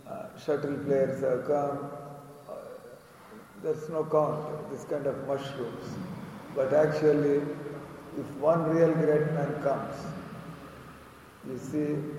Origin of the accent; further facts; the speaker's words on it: India; We say we are from Bharat Desh.